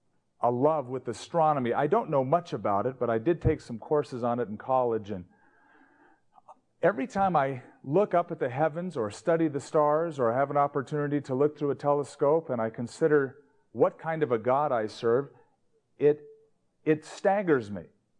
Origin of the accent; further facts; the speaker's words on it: California, United States; now in Albuquerque, United States; I came from Southern California. That's where I grew up. I was born, raised, and lived until I moved to Albuquerque.